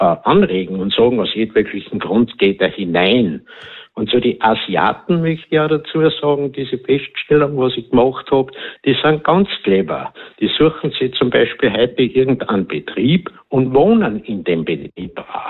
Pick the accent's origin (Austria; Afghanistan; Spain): Austria; Gastein, Salzburg; Ich bin in Gastein aufgewachsen.